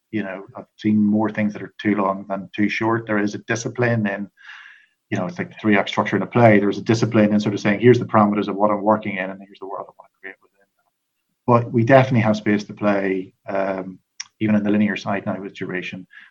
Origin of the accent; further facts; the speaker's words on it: Ireland; I mean, I'm Irish and we swear a lot